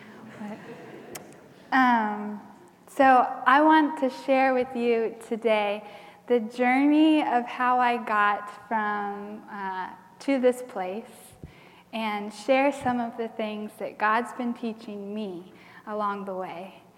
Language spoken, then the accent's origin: English; North Carolina, United States; now in Atlanta, United States; So, I'm from North Carolina. I was born and raised in the same town my whole life until I moved to Georgia to be with Envision Atlanta.